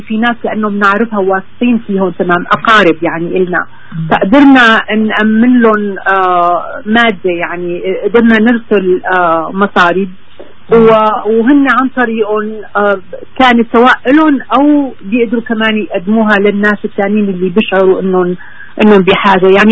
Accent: Syria; نحن كسوريين

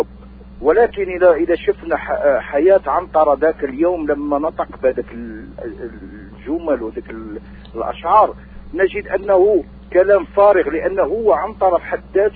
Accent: Morocco; من المغرب.

